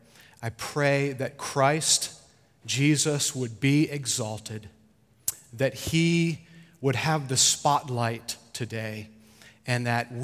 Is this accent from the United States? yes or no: yes; Rhode Island, United States; moved away as an adult; We're from Rhode Island originally, and we've lived in the South for the last, what has it been, about 2003, so it's been a while. Anyway, we're Southerners now, and we're glad to be.